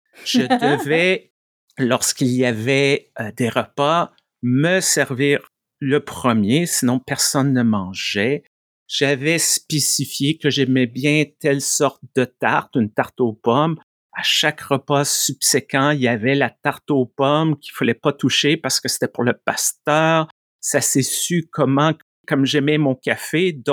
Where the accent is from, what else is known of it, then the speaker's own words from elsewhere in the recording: Quebec, Canada; Dans ma jeunesse au Québec, j'ai grandi dans l'époque post-Vatican II, l'époque des prêtres cool.